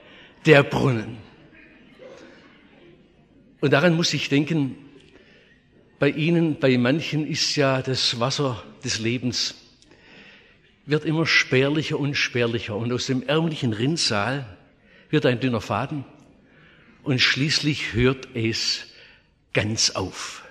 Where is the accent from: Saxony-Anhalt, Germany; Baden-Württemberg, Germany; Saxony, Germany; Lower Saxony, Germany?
Baden-Württemberg, Germany; Oberndorf am Neckar; von meiner Heimatstadt Oberndorf am Neckar